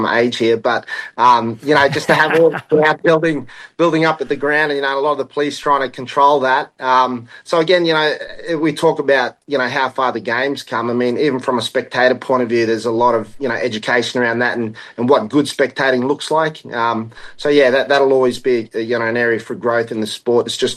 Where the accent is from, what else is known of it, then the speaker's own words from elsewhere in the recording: Lae, Morobe, Papua New Guinea; also born or lived in Charters Towers, Australia; So I was born up here in Alatau, not originally where I'm from, but as I said, I'm from Lae, and then obviously grew up most of my life in Lae